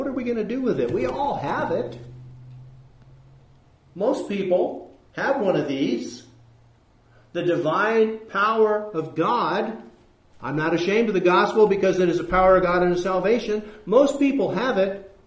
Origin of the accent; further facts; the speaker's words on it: California, United States; I grew up in Northern California. There were churches all up and down the I-5 corridor there, up in the Central Valley.